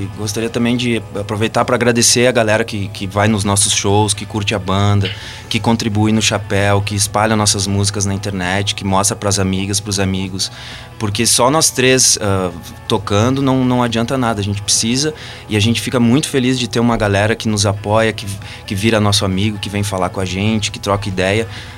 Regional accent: Nova Prata, Rio Grande do Sul, Brazil; eu sou de Nova Prata, na Serra Gaúcha.

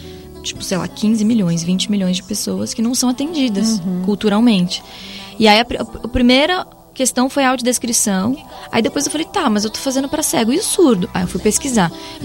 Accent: Torres, Rio Grande do Sul, Brazil; Eu me criei em Torres, no litoral. Sou caiçarinha. Sou uma gaúcha da praia.

